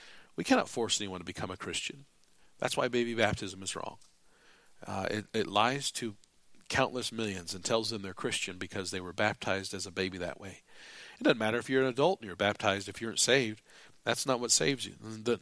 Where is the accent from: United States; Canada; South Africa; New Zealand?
United States; you and I, we grew up in America